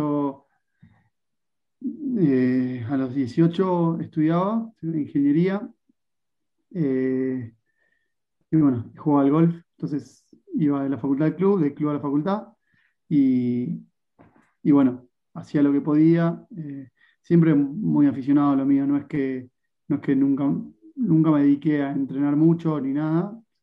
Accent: Ranelagh, Buenos Aires Province, Argentina; born there; nací en Ranelagh a una cuadra y media de club

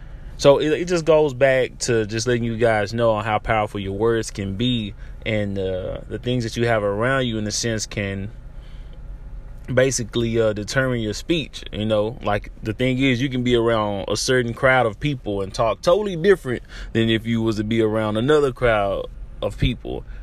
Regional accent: Dallas, Texas, United States; I remember growing up in Oak Cliff, to where if I was around a certain people, I'm cussing up a storm.

